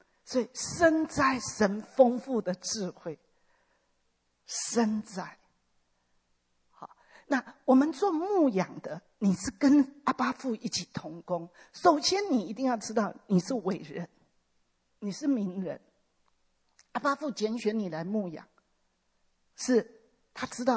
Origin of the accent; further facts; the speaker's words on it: China; 那为什么一传给我们中国人，我们中国人比较会就封锁住了